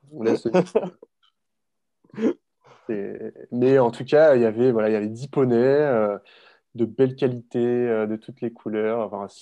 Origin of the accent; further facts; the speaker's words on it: Île-de-France, France; Moi à la base, je viens de l'Essonne